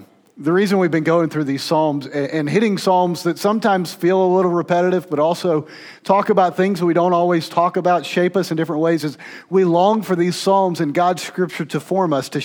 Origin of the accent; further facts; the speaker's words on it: Georgia, United States; now in Ocala, United States; But I grew up in Middle Georgia, and I grew up in what I consider to be pretty deep South kind of area.